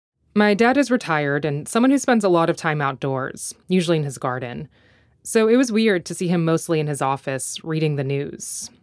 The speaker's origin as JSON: {"language": "English", "country": "United States", "tie": "born or raised there", "said": "This was true even for me, and I grew up in the States."}